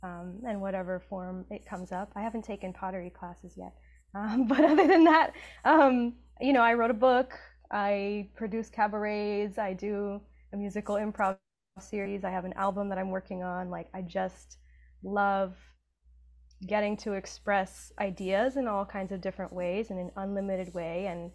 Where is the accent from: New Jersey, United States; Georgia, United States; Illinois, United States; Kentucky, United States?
New Jersey, United States; Union City; So I am from Union City, New Jersey. It is nicknamed Havana on the Hudson because it got a very big migration of Cubans, but it also just has a big migration of people from all over Latin America and Asia.